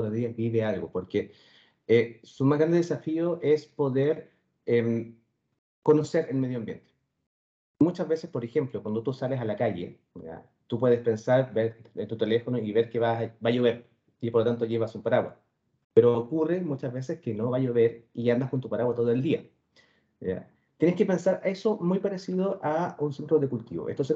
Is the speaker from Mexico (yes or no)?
no; Chile; Es la segunda exportación más importante no cobre dentro de lo que nosotros producimos como chilenos.